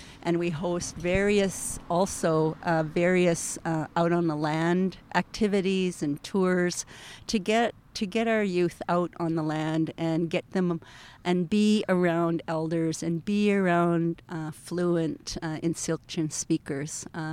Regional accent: Causton, British Columbia, Canada; I'm a Sioux Nation citizen, born and raised in Causton, British Columbia, in our beautiful Sioux territory, more of the southern end

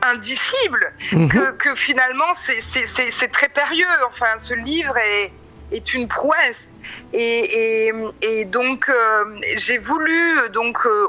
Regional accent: France; born there; Alors, ma maman est haïtienne et mon papa est français. Voilà. Et je suis née en France.

